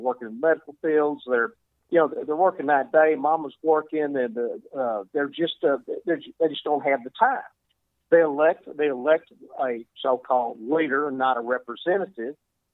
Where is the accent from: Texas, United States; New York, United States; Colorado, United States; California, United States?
Texas, United States; Silsbee; So I've got a place called Point Blank, and I'm from Silsby, Hardin County, and so I'm familiar with a lot of East Texas